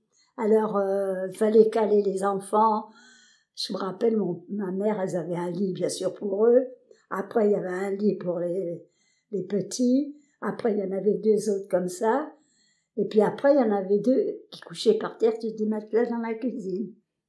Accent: Montreuil, Île-de-France, France; also born or lived in Mansle; je suis née le 17-3-35 à Mansle, en Charente. Mes parents habitaient la campagne quelques années, et je crois que, je suis pas sûre, hein, que je devais avoir 3 ans quand ils sont partis sur Paris. Okay. Donc à Montreuil

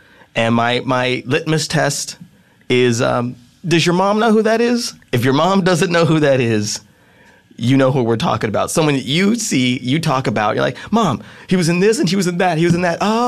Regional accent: Las Vegas, Nevada, United States; And usually I'm back in Las Vegas, my hometown.

